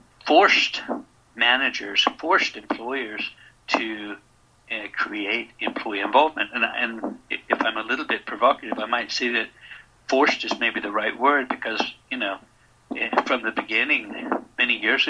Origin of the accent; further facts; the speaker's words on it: United States; being American, having lived here for 30 years, I can identify